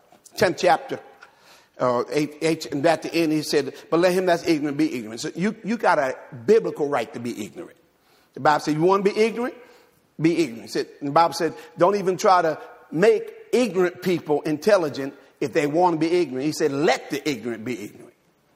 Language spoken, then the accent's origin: English; Jersey City, New Jersey, United States; Now, that ain't how I talk. I'm from Jersey City.